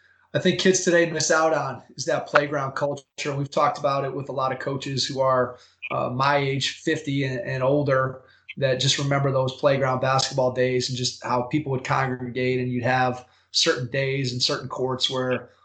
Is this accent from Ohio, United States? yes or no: yes; Strongsville, Ohio, United States; I went to tons of high school games at in my hometown here in Strongsville.